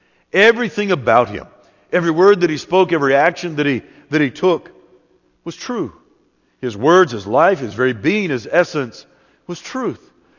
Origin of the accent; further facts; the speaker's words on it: California, United States; born there; I come from the West Coast by birth. I was born in California. I tell people I got out as quickly as I could, but I was born there.